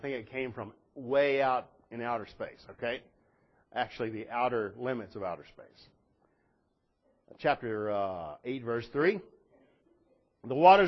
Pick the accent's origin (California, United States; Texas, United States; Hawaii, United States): Texas, United States; I was raised in Texas, okay?